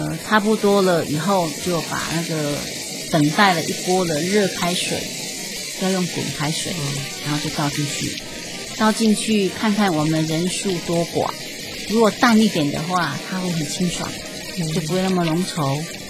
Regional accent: Taiwan; 不是，我是台湾人。

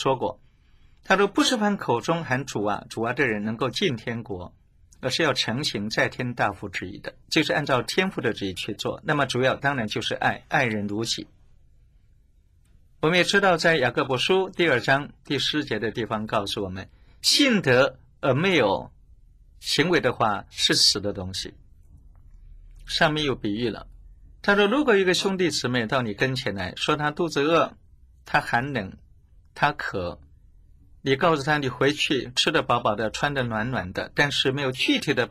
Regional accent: China; 我想这一点就是我们中国人所说的身教重于言教

